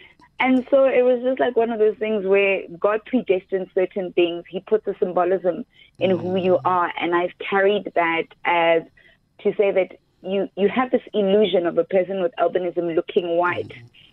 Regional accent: Soweto, Gauteng, South Africa; born there; I was born in Soweto. I'm a Rockville girl. We moved out when I was about 4 years old.

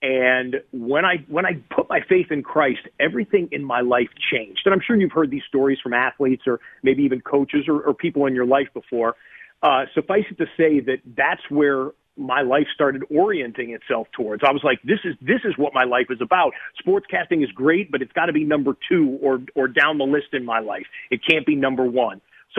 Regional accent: Detroit, Michigan, United States; I grew up in the Detroit area.

